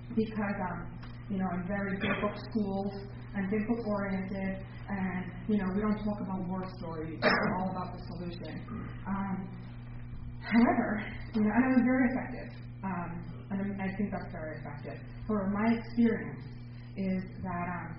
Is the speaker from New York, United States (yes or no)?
yes; New York City, New York, United States; So I was a little girl growing up in New York City, and this elderly woman babysat me, and she was fabulous.